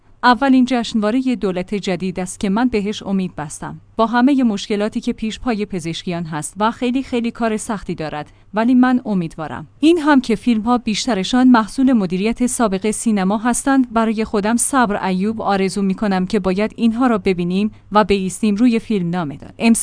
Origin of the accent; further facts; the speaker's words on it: Iran; ما ایرانی هستیم. یک چیزهایی برایمان حرمت دارد.